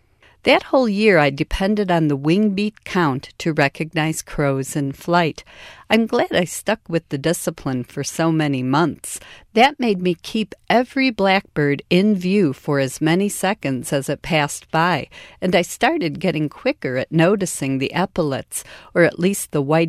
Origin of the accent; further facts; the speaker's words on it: Chicago, Illinois, United States; now in Michigan, United States; Luckily, I was from Chicago and living in Lower Michigan, so I didn't have ravens to confound the issue.